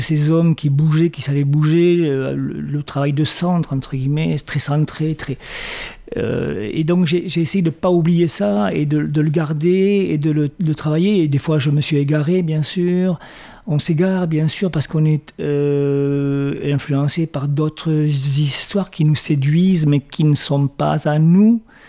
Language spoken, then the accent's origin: French; Béziers, Occitanie, France; je viens de Béziers, dans une ville qui a été la ville de Jean Moulin.